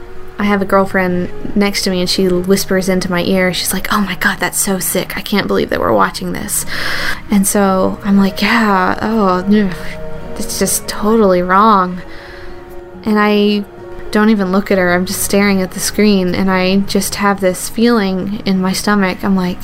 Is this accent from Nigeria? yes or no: no; the South, United States; I grew up in the South, and my closest relatives were me and my brother, Tommy, and my cousin, Eddie.